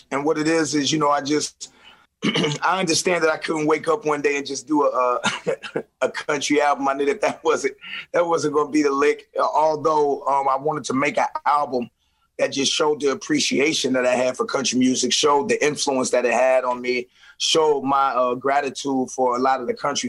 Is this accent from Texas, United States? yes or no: no; St. Louis, Missouri, United States; just like I'm from St. Louis. So this means a lot, not just for myself, but from where I'm from